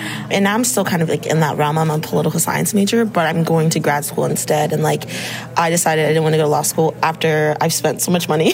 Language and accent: English; Arlington, Virginia, United States; I'm from Arlington, Virginia.